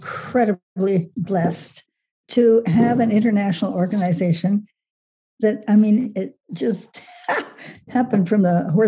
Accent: Gibbons, Alberta, Canada; I grew up in outside of Edmonton, Alberta, in a little place called Gibbons, Alberta. And I'm 84 years old.

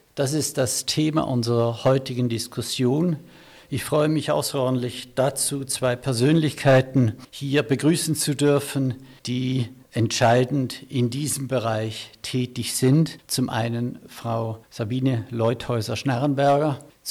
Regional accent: Switzerland; Ich spreche hier als Schweizer.

